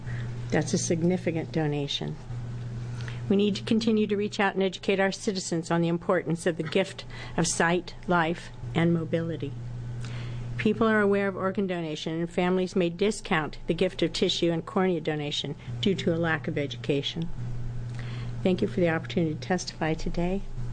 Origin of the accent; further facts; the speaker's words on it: Eugene, Oregon, United States; now in Portland, United States; I'm a native Oregonian. I was born and raised in Eugene, and I now reside in Portland.